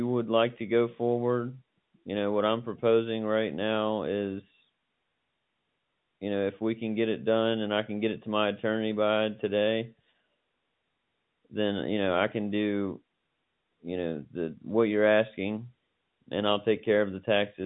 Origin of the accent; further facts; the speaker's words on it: Richmond, Virginia, United States; Cool, man. Well, I'm from Richmond.